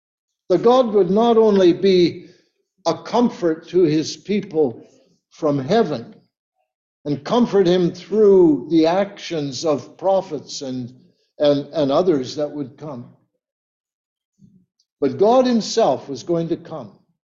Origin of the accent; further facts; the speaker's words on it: Canada; I was born in Canada, I lived here all my life, visited other countries